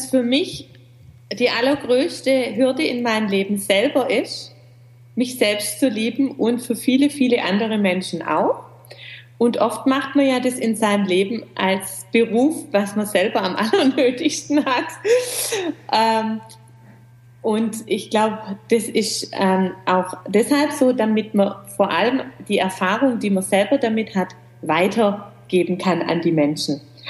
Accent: Gerlingen, Baden-Württemberg, Germany; Ich komme aus Gerlingen in der Nähe von Stuttgart

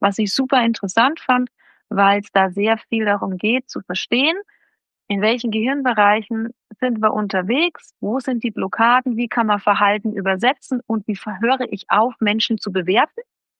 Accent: Neumarkt in der Oberpfalz, Bavaria, Germany; Ja, also ich komme aus Neumarkt in der Oberpfalz, also in Bayern.

